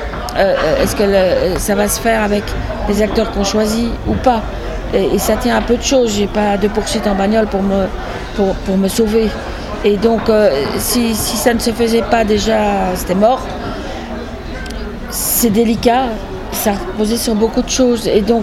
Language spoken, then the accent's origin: French; Brussels, Belgium; now in France; Je suis bruxelloise, je suis belge, donc il y a quelque chose de proche, parce que là depuis 20 ans je vis en Normandie